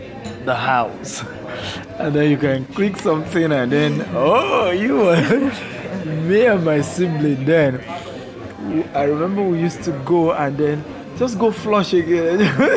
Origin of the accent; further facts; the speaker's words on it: Maiduguri, Borno, Nigeria; So I was born in Maiduguri, Borno State in Nigeria, as a northern part of the country. And, I grew up in one of the villages, really, even though it's close to the main city. And no electricity for over 5 years, no running water.